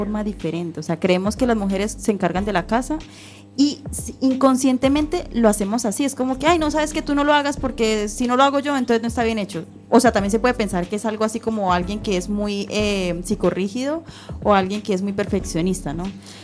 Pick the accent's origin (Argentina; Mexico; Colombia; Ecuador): Colombia; Nosotros que somos colombianos Colombia, aquí viviendo